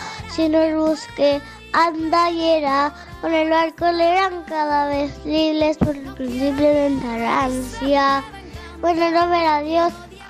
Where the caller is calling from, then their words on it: Vinaròs, Valencian Community, Spain; de Vinaros